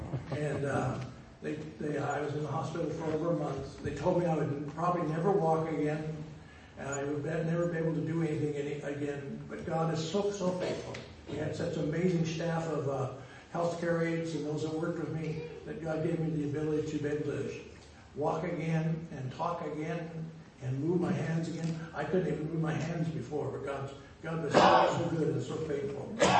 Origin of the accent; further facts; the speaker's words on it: Oregon, United States; moved away as an adult; also born or lived in Idaho / Saskatchewan; I'm an American. I was born in Idaho, but lived in Oregon until my 19th birthday when I went to Bible school in Saskatchewan.